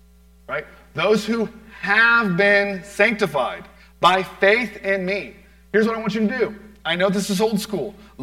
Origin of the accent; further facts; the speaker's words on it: Florida, United States; Well, it's wintertime, and I'm from Florida, and I'm driving my wife's little Toyota Corolla, okay?